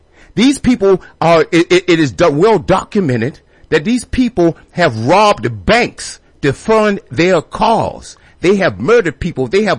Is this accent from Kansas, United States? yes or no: no; Richmond, Virginia, United States; born there; That's my home state. I was born in Richmond, Virginia.